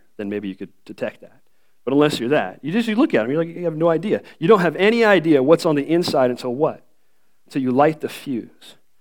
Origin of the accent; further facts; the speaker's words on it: Washington, United States; I came from Western Washington, and we lived right next to a reservation.